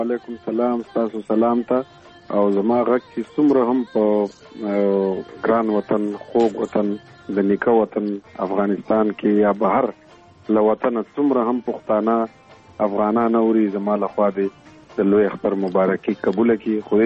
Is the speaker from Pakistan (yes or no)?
yes; Khyber Pakhtunkhwa, Pakistan; مونږ خو په سوات کې په یو کلی کې اوسو